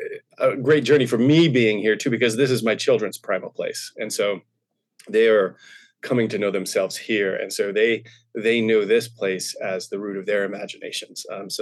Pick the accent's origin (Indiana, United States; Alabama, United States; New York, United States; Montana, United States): Montana, United States; moved away; so I've moved quite a bit as an adult, but have now settled in Western Oregon. And in some ways, I grew up on the Big Drive, Eastern Montana, cactus and sagebrush and dust and big, big wide open views.